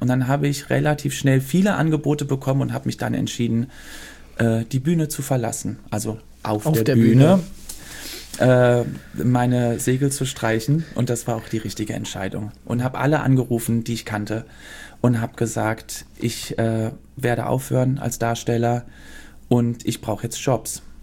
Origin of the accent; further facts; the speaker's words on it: Belgium; also born or lived in Brussels, Belgium / Cologne, Germany; Und ich bin in Brüssel geboren, da haben wir dann 2 Jahre gelebt. Also ich habe da erstmal nur 2 Jahre gelebt, habe davon nicht viel mitbekommen. Dann waren wir ganz kurz in Köln und dann sind wir nochmal für 6 Jahre nach Belgien gezogen.